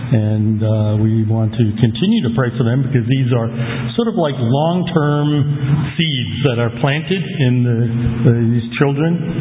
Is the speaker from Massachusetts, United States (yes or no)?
yes; Cambridge, Massachusetts, United States; also born or lived in Boston; I grew up in, I was born in Boston, and I grew up in Cambridge. My father had a laundry in Harvard Square, and I went to elementary school and high school in Cambridge.